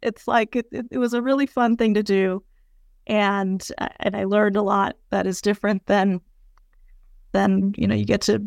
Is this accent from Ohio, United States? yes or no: yes; Toledo, Ohio, United States; also born or lived in Northern California / Chicago; And then when I was young, we moved to Toledo, Ohio, where I spent most of my childhood until freshman year of high school, where we moved to Chicago.